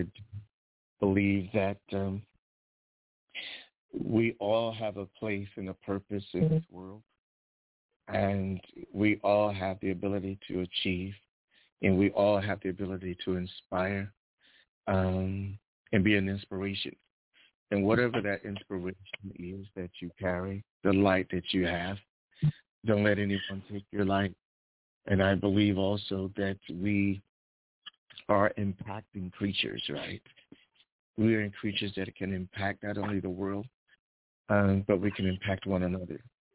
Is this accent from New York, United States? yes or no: yes; Brooklyn, New York, United States; Yeah, I'm from Brooklyn as well